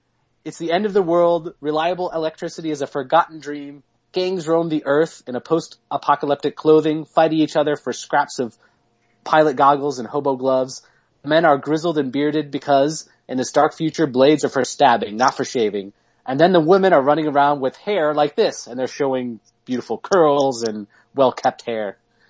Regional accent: Michigan, United States; I grew up in Michigan, and whenever they film something that's supposedly in Michigan or Detroit, I'm always like, that's not how Detroit looks

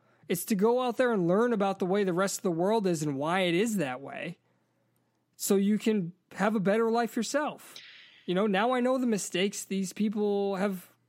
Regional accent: United States; born there; It's just that I was born in America and I came back to America, and I can't escape that sort of point of view.

